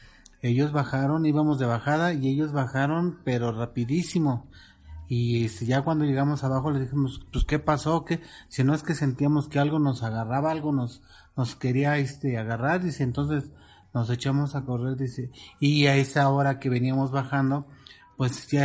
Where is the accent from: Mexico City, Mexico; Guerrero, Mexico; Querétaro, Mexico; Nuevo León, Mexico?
Mexico City, Mexico; Yo soy de la Ciudad de México y nunca había visto ese tipo de colores